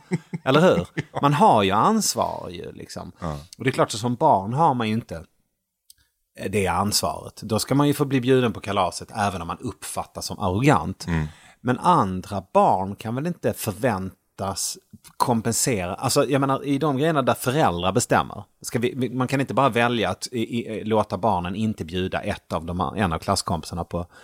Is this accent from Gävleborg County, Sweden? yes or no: no; Malmö, Skåne, Sweden; moved away as an adult; also born or lived in Sunne; Och så växte jag upp i Malmö. När jag var 20 så träffade jag mitt ex. Och så flyttade vi till Värmland där hon kom ifrån.